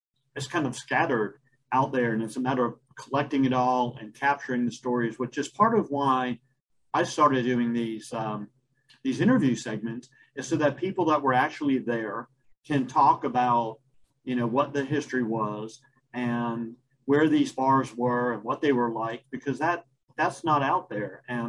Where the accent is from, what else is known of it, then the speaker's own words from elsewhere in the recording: United States; I know as an American, I have a mindset of Canada being a little bit more open-minded and liberal than the U.S. is